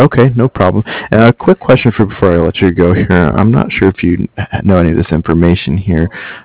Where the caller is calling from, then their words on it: Cardiff, Wales, United Kingdom; I'm calling from Cardiff.